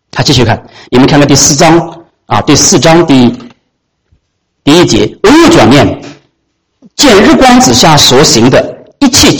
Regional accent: China; 我们中国人不常常这样讲吗？是不是？特别是我们华人的社会里头

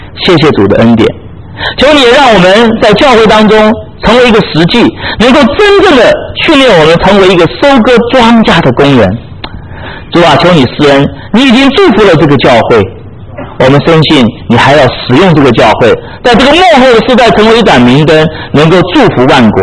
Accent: United States; 回去告诉你母亲，我是美国来的牧师就对了啊

